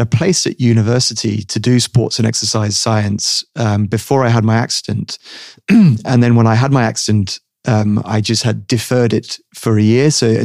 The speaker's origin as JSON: {"language": "English", "country": "United Kingdom", "said": "interestingly, being British and having the National Health Service, the NHS, there is not a lot of choice."}